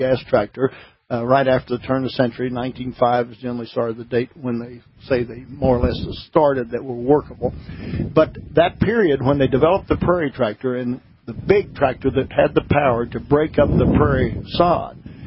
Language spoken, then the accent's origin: English; Columbia, Missouri, United States; I'm from Columbia, Missouri, so it's a 750-mile trip one way for me.